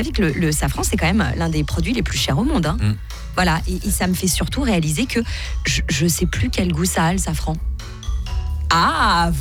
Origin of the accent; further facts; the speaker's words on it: Switzerland; chez nous, en Suisse, c'est interdit